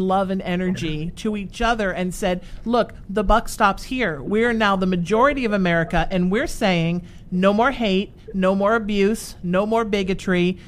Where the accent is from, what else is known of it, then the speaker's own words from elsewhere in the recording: Ireland; It's my Irish color because I'm an Irish Protestant, so I'm an Irishman.